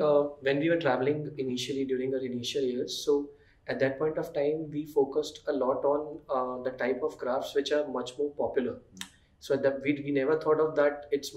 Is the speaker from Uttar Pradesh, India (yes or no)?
yes; Aligarh, Uttar Pradesh, India; he is a businessman who's based out of Aligarh and my hometown.